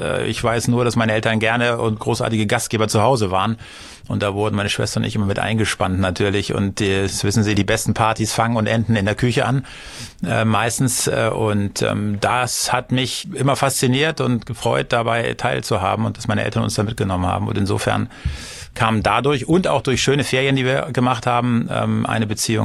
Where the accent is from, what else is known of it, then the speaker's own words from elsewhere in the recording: Husum, Schleswig-Holstein, Germany; aber dann gab es eine Kongresshalle bei uns in Husum und da habe ich Stühle, Tische geschleppt, aufgebaut, bei Veranstaltungen gearbeitet und so fing das an, ja.